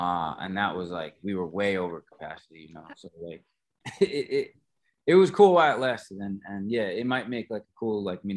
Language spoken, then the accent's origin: English; Jersey City, New Jersey, United States; we're from Jersey City, but there's really nowhere to play over here. Like people would always confuse us and think that we're from Brooklyn or New York, and we're like, no, we're actually not